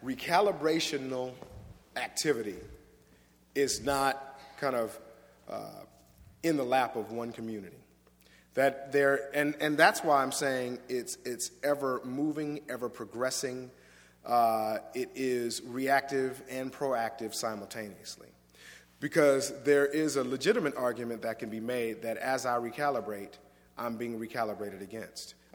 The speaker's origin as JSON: {"language": "English", "town": "Los Angeles", "region": "California", "country": "United States", "tie": "born or raised there", "said": "And I was raised in the Watts section of Los Angeles, California. Everybody I knew went to church."}